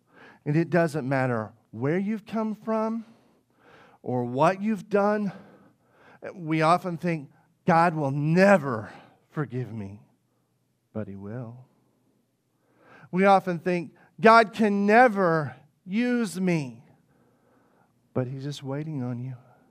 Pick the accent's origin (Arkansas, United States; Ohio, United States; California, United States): Arkansas, United States; I'm from Northeast Arkansas.